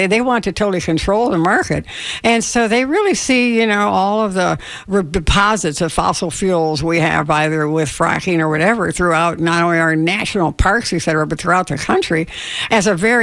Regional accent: Illinois, United States; I'm from Illinois, and some of really the richest, you know, farmland in the world, really, is in that whole Illinois, Iowa, that whole area.

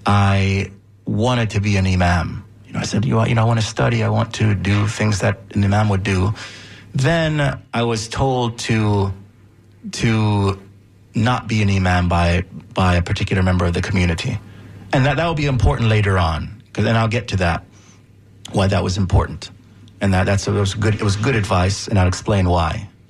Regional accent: Jamaica; I was, you know, was of course as a Jamaican

